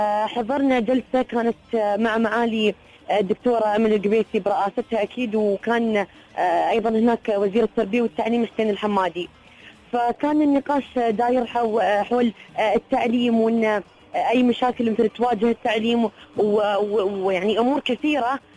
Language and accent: Arabic; United Arab Emirates; بلادنا الامارات